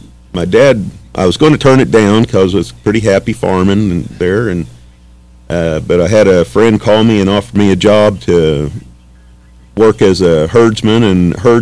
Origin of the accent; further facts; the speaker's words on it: Guthrie, Oklahoma, United States; I'm originally from Guthrie, Oklahoma.